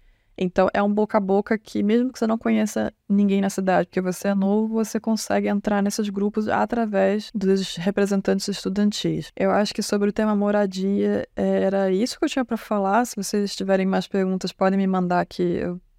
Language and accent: Portuguese; Brazil; olá, né, eu sou do Brasil e tal